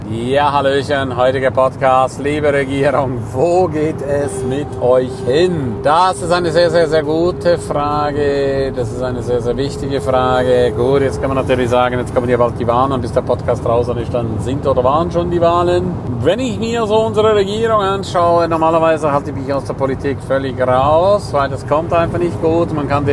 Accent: Switzerland; erstens mal kann ich nicht nach Berlin, weil ich bin Schweizer und kein Deutscher

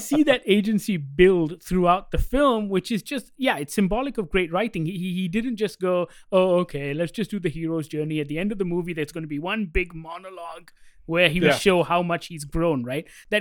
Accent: Malaysia; when if I went to a Malaysian restaurant, they find out I'm Malaysian, I get discounts, I get free food.

